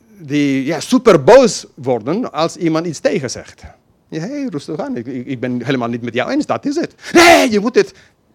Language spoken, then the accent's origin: Dutch; United Kingdom; now in Netherlands; ik ben blij om Brits te zijn. Maar ik ga niet door mijn hele leven zeggen, ik ben Brits. Nee, het is een deel van mijn identiteit. Vanaf baby heb ik een Britse paspoort.